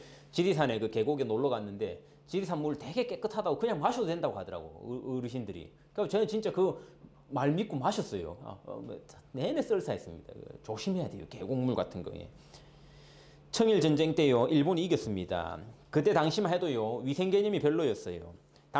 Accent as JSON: {"language": "Korean", "region": "Busan", "country": "South Korea", "said": "여러분 같은 경상도니까 저는 이제 부산 사람이잖아요."}